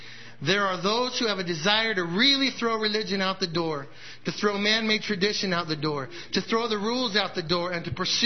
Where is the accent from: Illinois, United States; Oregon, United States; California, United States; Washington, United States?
Oregon, United States; I've always been enthralled about the Oregon Trail because I'm from Oregon.